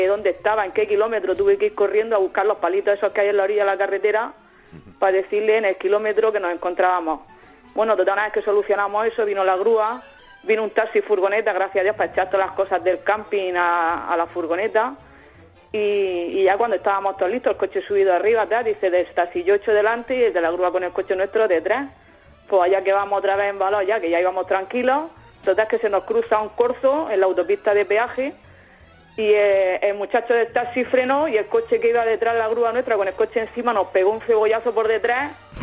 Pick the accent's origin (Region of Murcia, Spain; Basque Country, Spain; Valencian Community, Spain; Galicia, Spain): Region of Murcia, Spain; Murcia; nosotros somos de Murcia